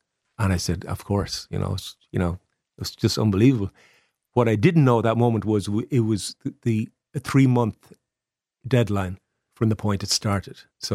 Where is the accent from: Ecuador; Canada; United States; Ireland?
Ireland; Connacht; I'm from East Galway originally, the village of Aircourt, and 10 miles away is the Portumna workhouse.